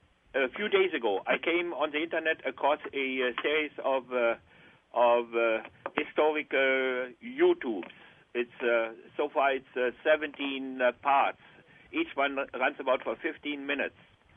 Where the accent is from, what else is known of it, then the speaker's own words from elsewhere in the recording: Germany; English is a second language; when I grew up over there in Germany